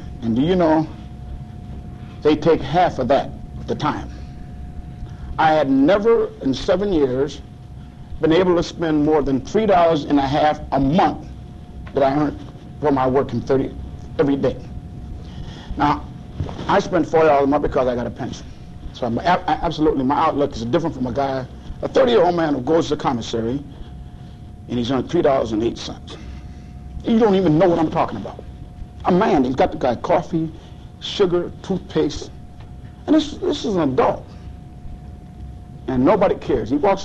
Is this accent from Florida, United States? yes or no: no; New York, United States; And I'm born and raised in New York State.